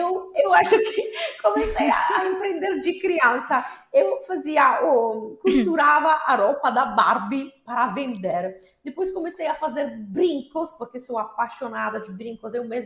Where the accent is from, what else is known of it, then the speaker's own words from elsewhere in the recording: Italy; Portuguese is a second language; moved away as an adult; now in Fortaleza, Brazil; essa italiana chegou aqui com a ideia de lançar um projeto, falando para minha mãe: olha, 10 meses no máximo e volto na Itália